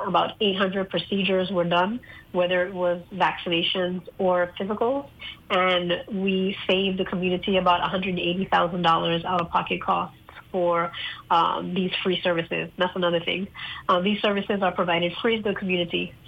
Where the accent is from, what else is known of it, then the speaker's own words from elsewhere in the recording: St. Thomas, U.S. Virgin Islands; Born and raised in St. Thomas, product of CBI graduates, and I, went to public schools, went to Howard University